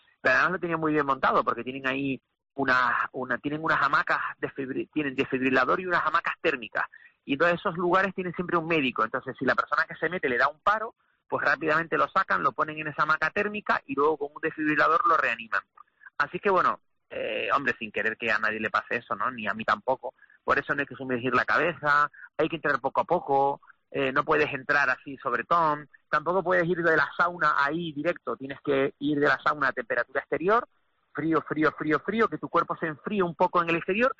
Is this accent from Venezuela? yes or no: no; Canary Islands, Spain; para nosotros que somos canarios